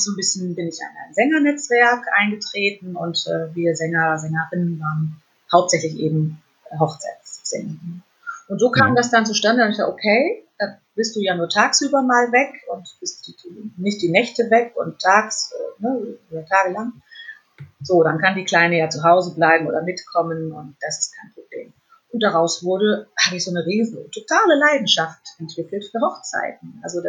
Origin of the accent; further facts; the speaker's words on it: Fulda, Hesse, Germany; moved away; Ja, ganz liebe Grüße in meine alte Heimat nach Fulda.